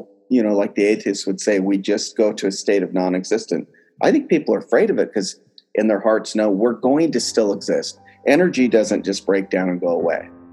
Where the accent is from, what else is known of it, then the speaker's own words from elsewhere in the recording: Eugene, Oregon, United States; So yeah, I grew up in Eugene, and it was an amazing time for me.